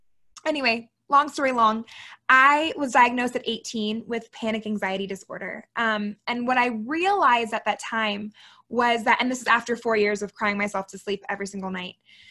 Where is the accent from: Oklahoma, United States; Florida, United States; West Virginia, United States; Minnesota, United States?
Florida, United States; now in Salt Lake City, United States; I'm a first-generation American woman. I'm from Florida. My family is from Puerto Rico and Cuba, respectively, but I was, you know, raised in Florida. Now I live in Salt Lake City